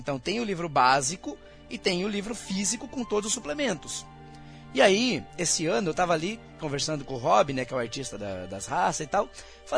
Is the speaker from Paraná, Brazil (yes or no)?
yes; Paraná, Brazil; Isso, eu sou do Paraná